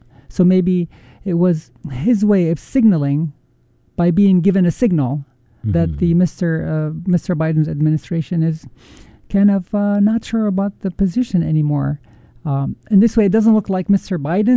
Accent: Damascus, Damascus Governorate, Syria; when I was a child, it was growing up in Damascus

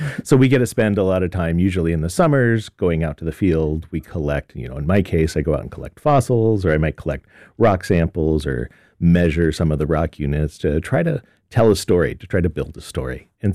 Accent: Wyoming, United States; growing up, I grew up in Wyoming, and all the mountains and a lot of the structures that we see and talk about in geology, whether it's an anticline or mountain building, it's all right there.

